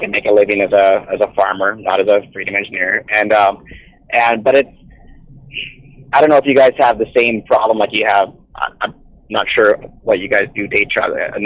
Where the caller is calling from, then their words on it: Saskatchewan, Canada; from Saskatchewan.